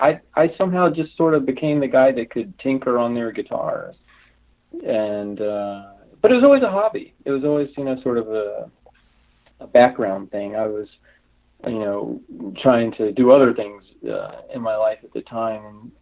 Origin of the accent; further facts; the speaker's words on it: East Coast, United States; now in Ojai, United States; Oh no, I grew up actually on the East Coast, so good thing I didn't stay, right? But I've been in California for, I think, since 1991.